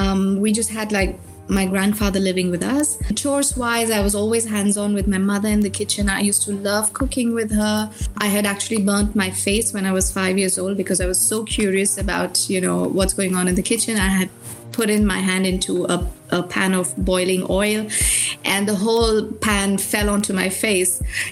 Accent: Bangalore, Karnataka, India; now in France; So I was born in Bangalore in India. It's a very cosmopolitan city. So I was born into a very modest family in Bangalore.

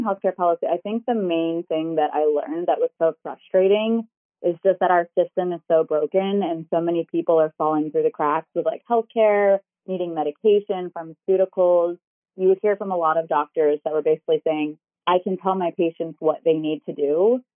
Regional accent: Baltimore, Maryland, United States; now in Medford, United States; So I was born and raised in Baltimore

